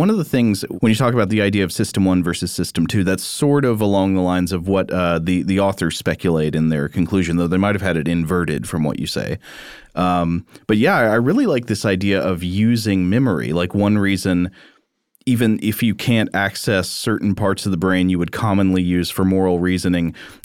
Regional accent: Canada; Yes, I'm Canadian.

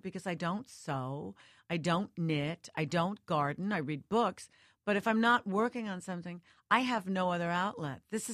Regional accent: Northport, New York, United States; when I was growing up, even though I grew up in Northport, which is only like 42 miles from the city, it was still fairly far away.

